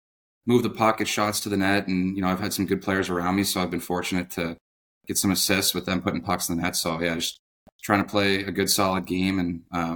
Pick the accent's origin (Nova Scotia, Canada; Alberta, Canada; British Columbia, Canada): Nova Scotia, Canada; Halifax; So I'm from Halifax, obviously, and I played university hockey there